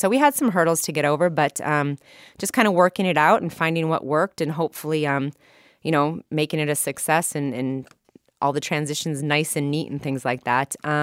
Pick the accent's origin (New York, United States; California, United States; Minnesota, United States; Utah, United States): Minnesota, United States; also born or lived in Michigan; Prior to that, I'm from the Midwest, born in Michigan, grew up in Minnesota, and then turned down two full-ride scholarships to OCU and Point Park, Pittsburgh, to dance for a national touring company in Chicago.